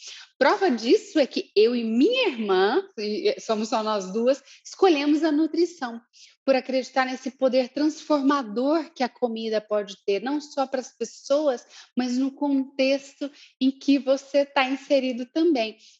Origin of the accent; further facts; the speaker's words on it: Minas Gerais, Brazil; vocês já perceberam pelo meu sotaque, já sabem, eu não nego, eu sou mineira, né? E Minas teve uma influência muito grande